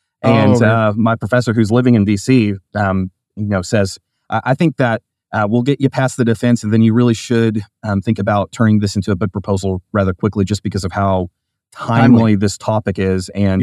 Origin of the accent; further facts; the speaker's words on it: Amarillo, Texas, United States; And so I was born and raised in Amarillo. I'm from West Texas. This is my people, and I love being sent here.